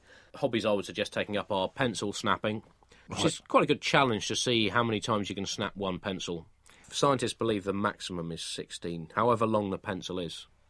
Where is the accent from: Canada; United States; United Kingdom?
United Kingdom; accent: British; it's well known that there is no such thing as a British accent. We just talk. The rest of the world has accents.